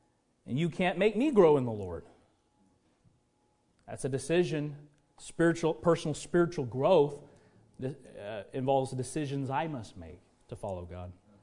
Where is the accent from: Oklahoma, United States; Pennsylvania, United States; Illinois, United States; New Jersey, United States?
Oklahoma, United States; Even though I was born and raised in Oklahoma, we have a lot of agriculture out that way, kind of like up here.